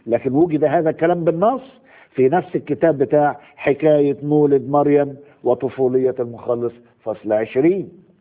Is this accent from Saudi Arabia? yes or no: no; Egypt; زي المواويل بتاعت الزناتي خليفة والقصص اللي عندنا في مصر دي.